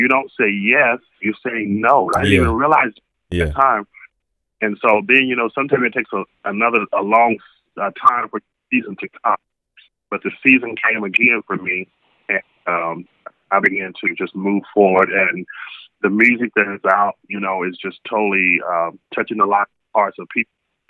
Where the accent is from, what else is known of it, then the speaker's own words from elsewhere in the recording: Tyler, Texas, United States; Started playing for my church choir when I was actually 7 years old in my hometown of Tyler, Texas.